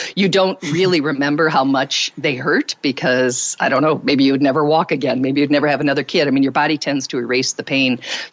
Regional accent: Midwest, United States; in the United States. I'm from the Midwest, and I first started experiencing depression in my very early teens, maybe even 12, 13.

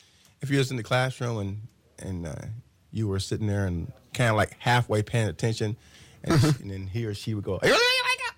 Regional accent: Terre Haute, Indiana, United States; My hometown.

